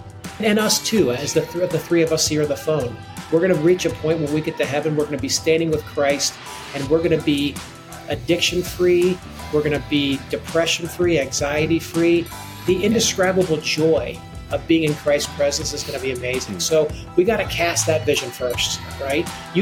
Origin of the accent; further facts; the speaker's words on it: Ohio, United States; I grew up in Central Ohio.